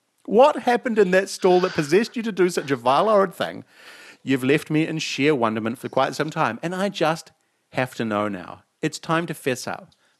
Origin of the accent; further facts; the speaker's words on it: New Zealand; born there; accent: New Zealand; I don't have an accent because I was born in New Zealand, and so was my father, grandfather, and great grandfather.